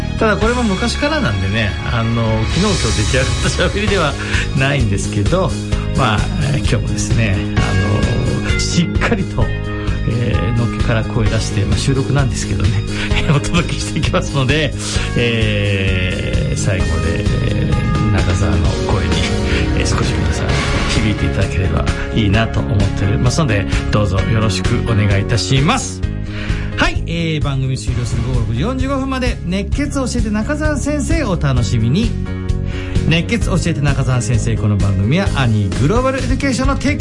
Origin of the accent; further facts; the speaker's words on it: Toyohashi, Aichi, Japan; also born or lived in Toyone; 豊根ですね、はい、育ちは、小5まで豊根、小6から豊橋、その後大学は山梨行ってます。